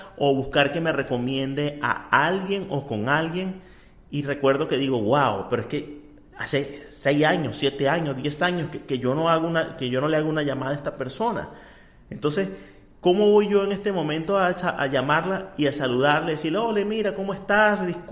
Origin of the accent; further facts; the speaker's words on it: Venezuela; now in United States; desde que me vine de Venezuela a los Estados Unidos, han pasado 8 años.